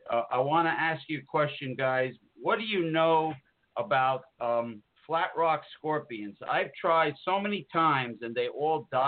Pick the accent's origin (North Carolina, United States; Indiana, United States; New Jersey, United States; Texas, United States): New Jersey, United States; I'm from northeastern New Jersey